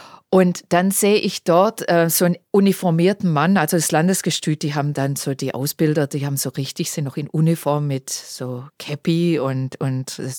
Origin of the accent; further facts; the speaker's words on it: Dettingen an der Erms, Baden-Württemberg, Germany; Wir kommen beide aus dem Ort Dettingen-Erms.